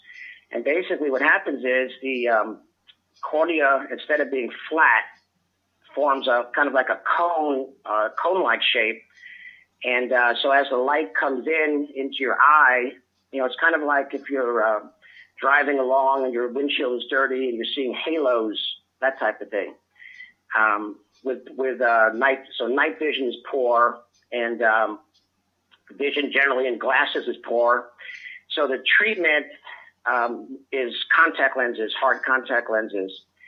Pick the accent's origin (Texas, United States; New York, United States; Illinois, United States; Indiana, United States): New York, United States; basically, I grew up on Long Island out in New York, then went down to Duke University